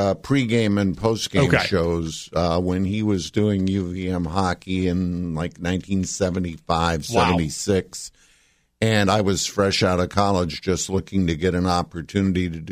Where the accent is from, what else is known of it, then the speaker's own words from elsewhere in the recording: Burlington, Vermont, United States; because I grew up in the Burlington area. I've lived here my whole life.